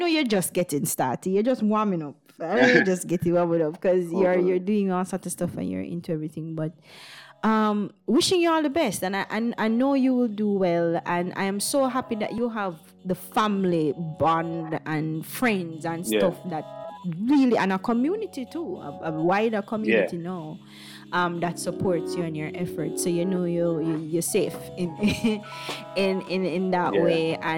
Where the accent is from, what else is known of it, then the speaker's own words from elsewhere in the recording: Jamaica; the pride I feel as a Jamaican to know that here's this fellow Jamaican out here doing the damn thing